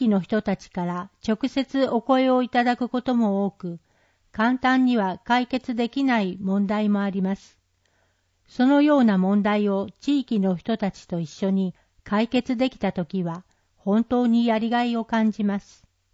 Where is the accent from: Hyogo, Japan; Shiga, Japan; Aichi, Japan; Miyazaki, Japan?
Aichi, Japan; now in Matsusaka, Japan; 私は愛知県出身ですが、以前民間企業に勤めていた時に、松阪で働く機会がありました。